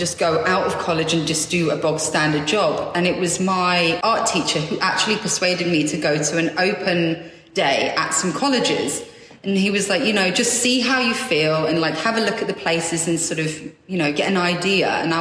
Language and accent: English; London, United Kingdom; also born or lived in Norway; Right, so I am originally from London. I am half Norwegian from my mum's side. I lived in Norway for 3 years, actually, and I absolutely loved it there.